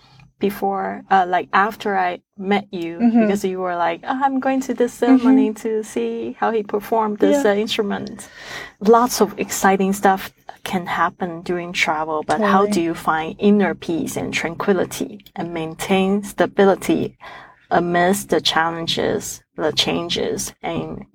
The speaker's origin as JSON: {"language": "English", "country": "Taiwan", "tie": "born or raised there", "said": "I was growing up in Taiwan, so I just slept through with it."}